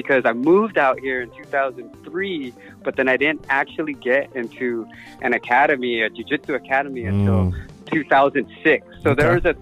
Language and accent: English; San Diego, California, United States; I was born in, I grew up in San Diego, and then I trained a little bit in San Diego before I moved to Hawaii in 2003